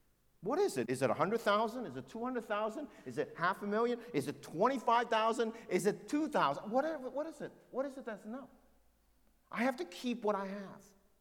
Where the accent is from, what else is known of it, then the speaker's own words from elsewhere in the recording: Hong Kong; born there; We were refugees, some of you know that. I shared with you before, from China to Hong Kong. And I was born in Hong Kong, but my family, they were rich in China.